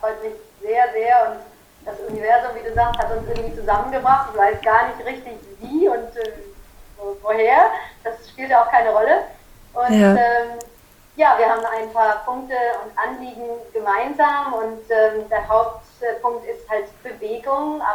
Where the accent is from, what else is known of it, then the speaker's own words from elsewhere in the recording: Germany; now in France; ich bin Deutsche, ich lebe in Frankreich, das seit 30 Jahren. Aber meine Seele ist tief Englisch, anglophon.